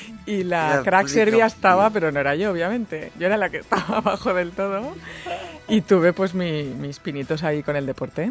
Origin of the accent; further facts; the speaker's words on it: Burriana, Valencian Community, Spain; En Burriana, mi pueblo, Burriana la Teua Mar, Burriana Bonica.